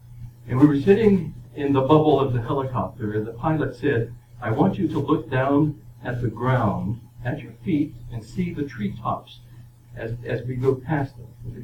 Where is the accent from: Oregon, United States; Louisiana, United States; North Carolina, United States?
North Carolina, United States; Rockingham; I came from Rockingham, North Carolina. Rockingham had a total population of 3,500 people. When it rains, maybe a few more. I had never been outside of a little town